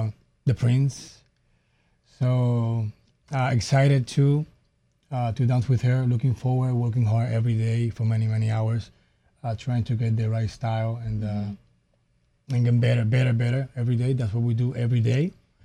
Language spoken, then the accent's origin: English; Cuba; now in United States; I grew up in Cuba.